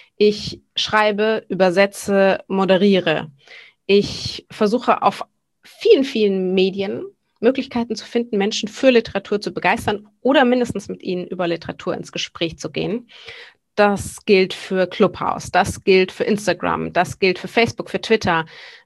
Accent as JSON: {"language": "German", "town": "Sylt", "region": "Schleswig-Holstein", "country": "Germany", "tie": "born or raised there", "also_born_or_lived": "Bavaria / Hamburg", "said": "Ich bin fast 40. Ich bin geboren eigentlich in Bayern, bin teilweise aufgewachsen auf Sylt, wo ich eben ja heute noch lebe, ebenso wie in Hamburg."}